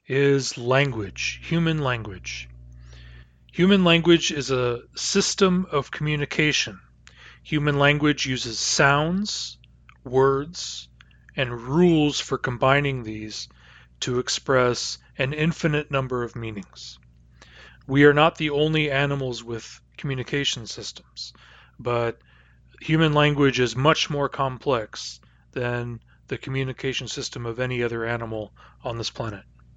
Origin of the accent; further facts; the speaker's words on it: United States; accent: American; I told you last week that I grew up in the United States. I speak an American dialect of English.